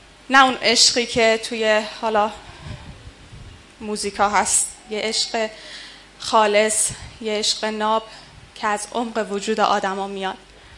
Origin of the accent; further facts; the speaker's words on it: Bandar Abbas, Hormozgan, Iran; گرمای بندر شاید بعضی وقتا 50 درجه هم بیشتر بشه، برای ما که بندریم خیلی سخته